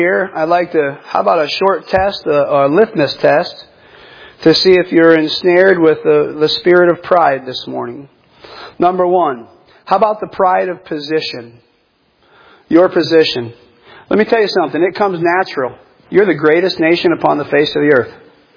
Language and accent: English; Iowa, United States; And of all things, he was born down in Iowa. I'm from Iowa.